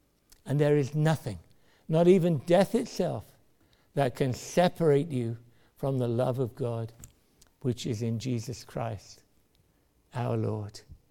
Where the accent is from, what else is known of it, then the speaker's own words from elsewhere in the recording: United Kingdom; This has some wonderful thoughts attached to it when we think of ourselves being British.